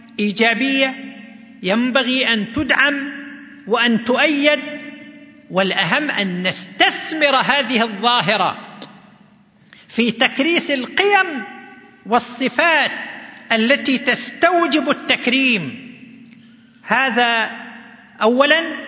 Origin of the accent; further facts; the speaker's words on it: Saudi Arabia; وفي بلادنا المملكة العربية السعودية هناك عدة جوائز عالمية.